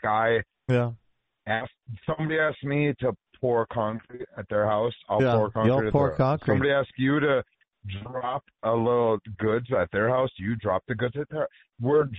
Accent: Fargo, North Dakota, United States; Oh, but I'm from Fargo, North Dakota.

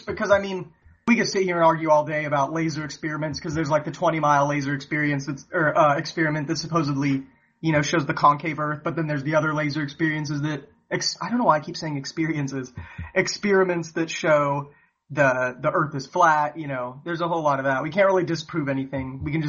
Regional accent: Texas, United States; I know all about that because I grew up in Texas.

